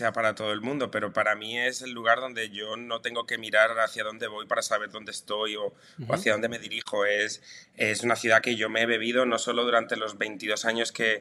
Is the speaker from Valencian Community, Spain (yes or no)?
no; Madrid, Community of Madrid, Spain; moved away as an adult; Es cierto, madrileño, sí, hasta mis 22 años Todo lo que fue mi infancia y juventud la viví en Madrid.